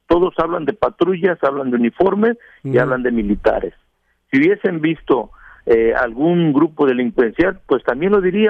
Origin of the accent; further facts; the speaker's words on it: Guerrero, Mexico; porque somos de Guerrero, esos días estuvieron lloviendo